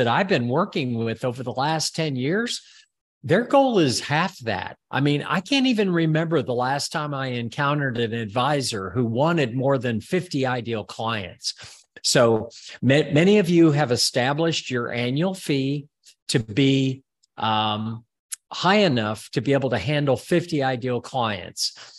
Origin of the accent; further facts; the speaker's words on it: Texas, United States; Call me skeptical. I am from South Texas.